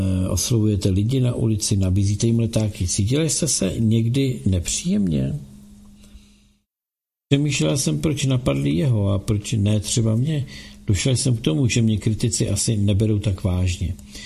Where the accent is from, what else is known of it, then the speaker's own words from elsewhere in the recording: Georgia; se Rusko snažilo okupovat co největší část Gruzie, odkud pocházím, jak napovídá moje příjmení.